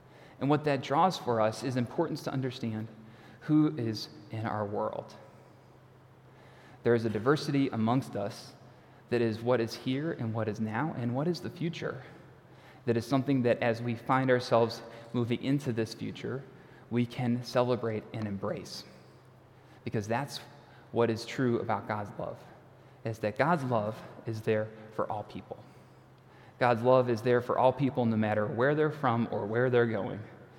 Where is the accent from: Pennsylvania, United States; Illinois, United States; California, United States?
Illinois, United States; Prospect Heights; I grew up in this part of the Chicago area, and I remember growing up in Prospect Heights in particular